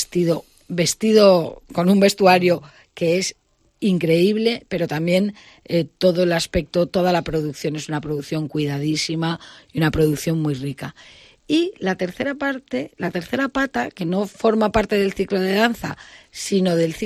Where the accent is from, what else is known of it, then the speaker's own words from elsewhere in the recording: Santander, Cantabria, Spain; que yo soy de Santander, pero he nacido con esta gracia.